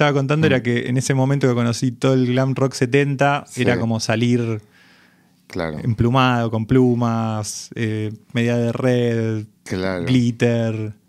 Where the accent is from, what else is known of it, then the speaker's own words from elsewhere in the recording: Buenos Aires, Argentina; Yo no, yo soy de Gran Buenos Aires, nada.